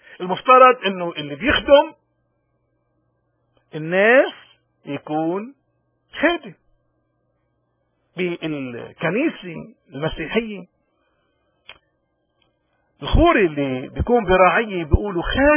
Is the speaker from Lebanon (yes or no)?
yes; Lebanon; ومن هون نحن كلبنانيين وين ما كنا